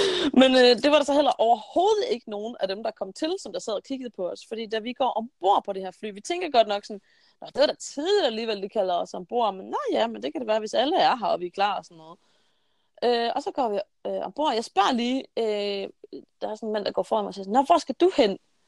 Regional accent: Norway; Jeg sidder på mit værelse hjemme i Norge.

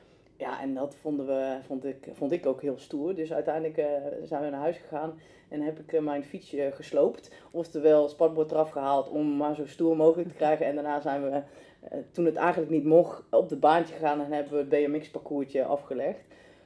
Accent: North Brabant, Netherlands; Dat ik kom uit Berdekum, een klein dorpje naast Den Bosch.

